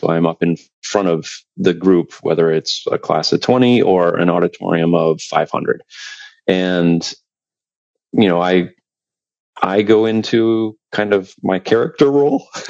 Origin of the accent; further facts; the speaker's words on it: Rockland, Maine, United States; So I grew up in Rockland, Maine. It's the lobster capital of the world.